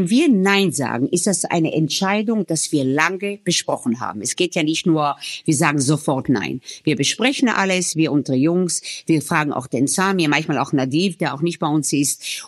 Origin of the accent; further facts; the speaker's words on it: Tel Aviv, Tel Aviv District, Israel; Ich komme aus Tel Aviv, ich habe diese Tel Aviv-Kitchen, ich habe die Levante-Küche, ich habe die Middle-East-Küche, ja.